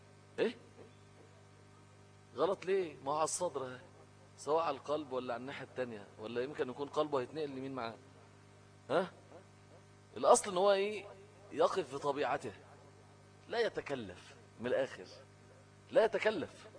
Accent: Egypt; لان المشهور عندنا في مصر ايه، حفص مش ورش

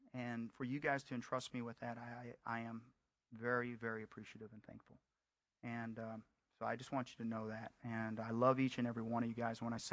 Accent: South Korea; accent: Southern American; English is a second language; now in United States; You got a Korean up here preaching to you. Hallelujah. It's amazing, you know. And I sound like I'm from the South.

